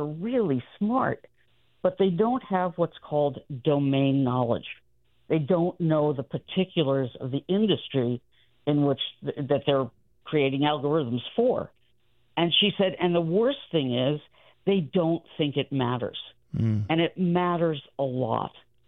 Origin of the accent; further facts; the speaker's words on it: Long Island, New York, United States; I'm not saying go back to WPIX, which I watched as a kid growing up on Long Island